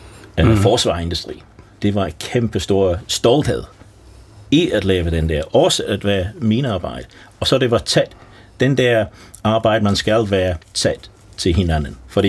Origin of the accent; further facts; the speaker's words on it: Rawmarsh, Yorkshire and the Humber, United Kingdom; Det var to kulminer og en stålarbejde i Romarsh, hvor jeg er vokset op, som er lidt uden for Rotherham.